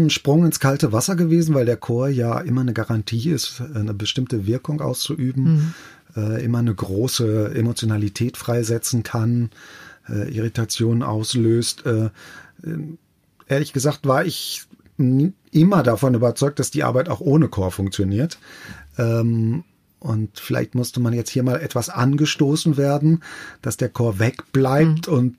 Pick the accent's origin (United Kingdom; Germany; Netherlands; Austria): Germany; Bochum, North Rhine-Westphalia; ich als Bochumer bin natürlich wahnsinnig glücklich